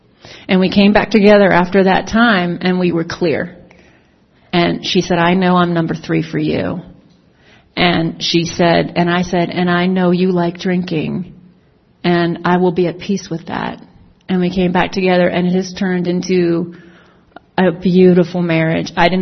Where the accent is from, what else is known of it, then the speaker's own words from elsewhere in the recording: New York, United States; And look, I'm a New Yorker who was like an atheist.